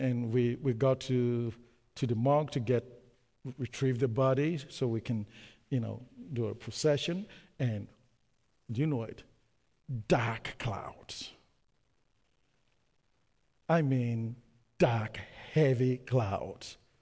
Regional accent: Canada; I come from Canada, it's minus whatever.

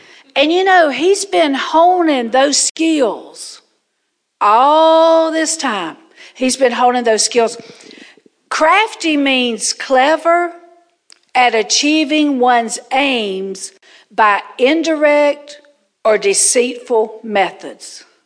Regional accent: Georgia, United States; That's my Georgia. I was born and raised in Georgia. That's my Georgia coming out.

